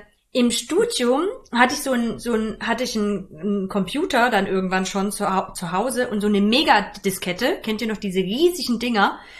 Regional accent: East Germany, Germany; ich bin in der DDR groß geworden, so zumindest die ersten 8 Jahre

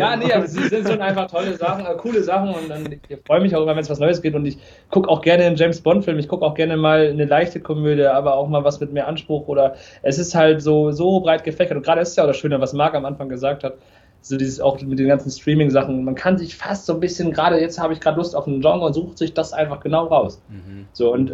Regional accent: North Rhine-Westphalia, Germany; now in Darmstadt, Germany; also ich komme ja eigentlich aus einem Ort in Nähe Münster-Westfalen im Norden, aber ich sehe beides ein bisschen als meine Heimat

